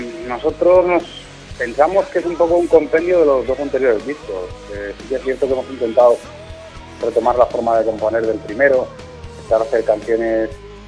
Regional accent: Region of Murcia, Spain; parte de nosotros venimos de Murcia, aunque como banda nacimos en 2007 aquí en Madrid

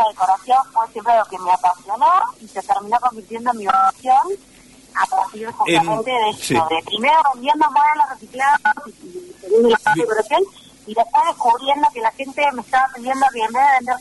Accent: Comodoro Rivadavia, Chubut, Argentina; moved away as an adult; now in Buenos Aires, Argentina; yo me vine de Comodoro a estudiar a las 18 horas y bueno, ya me quedé acá en Buenos Aires

